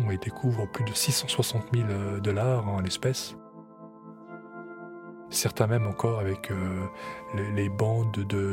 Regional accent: France; accent: American; moved away as an adult; also born or lived in United States; Je parle le français avec l'accent américain comme ça. J'avais perdu tous mes repères. Rappelez-vous, j'étais parti aux États-Unis à l'âge de 18 ans.

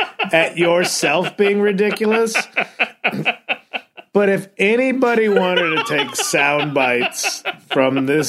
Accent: Charleston, South Carolina, United States; Are immigrants, but I grew up in Charleston, so it's cool, man.

